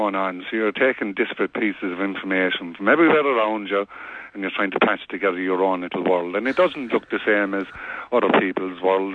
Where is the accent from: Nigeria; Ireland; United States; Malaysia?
Ireland; Limerick, Munster; now in Nimbin, Australia; I'm from Limerick, in Garryowen in Limerick.